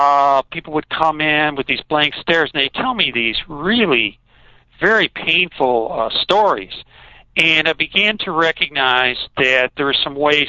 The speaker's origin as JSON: {"language": "English", "town": "Chicago", "region": "Illinois", "country": "United States", "tie": "born or raised there", "moved": "yes", "lives_now": "Scottsdale, United States", "said": "I'm originally from Chicago."}